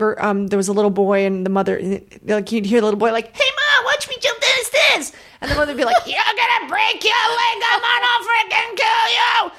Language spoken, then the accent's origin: English; Ireland; And then I have come to make peace with it and actually enjoy it and realize that it's part of being Irish. It's part of who we are.